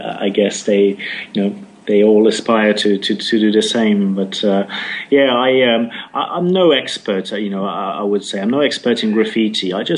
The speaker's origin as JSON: {"language": "English", "country": "France", "tie": "born or raised there", "second_language": "English", "said": "Yeah, so my background, as you said, I grew up in France"}